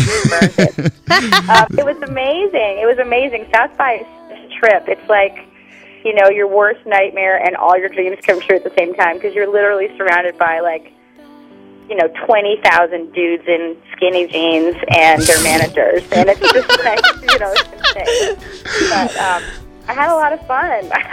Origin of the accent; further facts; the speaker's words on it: Netherlands; I'm originally from Holland, and things are going really well over there right now